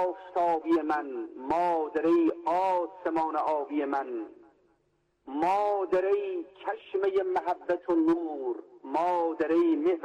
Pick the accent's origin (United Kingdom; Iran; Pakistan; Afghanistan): Iran; Bushehr; ما یک شهیدی داریم در منطقه دشتی و از شهر خودم شنبکی